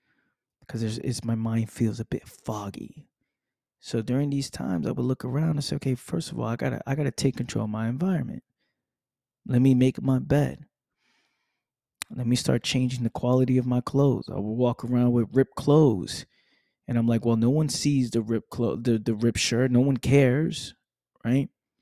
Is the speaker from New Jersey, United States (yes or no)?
no; Bronx, New York, United States; See, me growing up in the Bronx, I've learned so much about what it means to be of quality